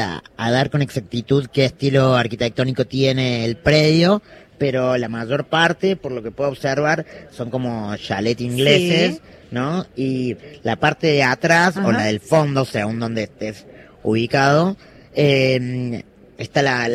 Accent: Córdoba, Argentina; Soy de Córdoba, vivo en Córdoba, nací en Córdoba

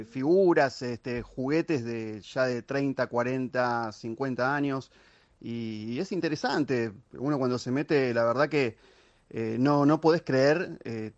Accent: San Martín, Buenos Aires Province, Argentina; De provincia, yo soy de San Martín.

